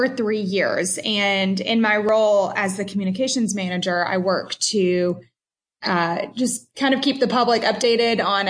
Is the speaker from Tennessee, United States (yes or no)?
yes; Nashville, Tennessee, United States; My siblings and I were all born in Nashville. So we are born and raised Nashvillians, which is kind of rare these days.